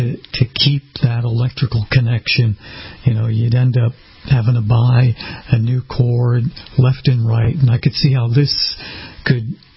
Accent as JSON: {"language": "English", "town": "Boston", "region": "Massachusetts", "country": "United States", "moved": "as an adult", "lives_now": "Florida, United States", "said": "And I know I'm presently living in Florida, but I'm from Boston. I've only been down here for a few years and don't know how much longer I'll be down here."}